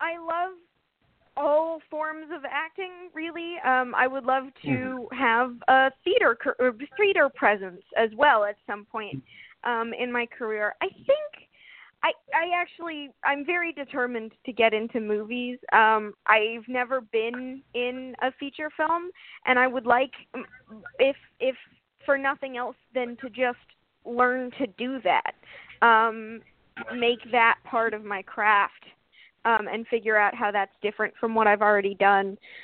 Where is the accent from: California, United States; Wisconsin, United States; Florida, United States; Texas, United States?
Texas, United States; San Antonio; And I speak Spanish because growing up in San Antonio, I was like the one white kid in my class for a couple of years.